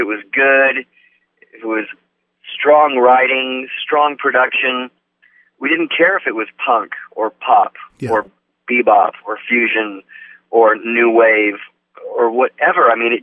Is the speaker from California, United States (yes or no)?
yes; San Francisco, California, United States; where I grew up in San Francisco area